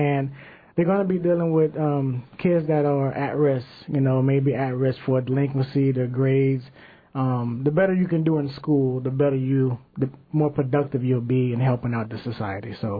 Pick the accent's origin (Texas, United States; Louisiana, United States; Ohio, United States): Louisiana, United States; New Orleans; We are from New Orleans. And it's pretty tough growing up there.